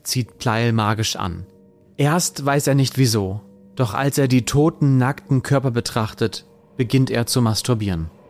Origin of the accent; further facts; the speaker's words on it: Cuxhaven, Lower Saxony, Germany; Übrigens in einer Hafenbar in Cuxhaven. Auch da war er und da bin ich ja groß geworden. Das ist meine Heimat.